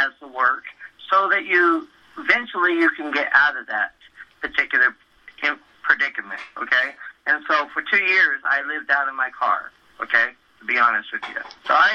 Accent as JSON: {"language": "English", "town": "Turlock", "region": "California", "country": "United States", "said": "But yet I had a job in the Bay Area, yet I was from Turlock, okay?"}